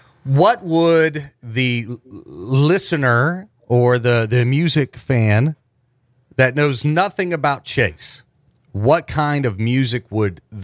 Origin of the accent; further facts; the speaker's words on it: Cincinnati, Ohio, United States; moved away as an adult; now in Charleston, United States; I'm from Cincinnati, born and raised. I never thought that I would have stayed in West Virginia when I got here in 2006.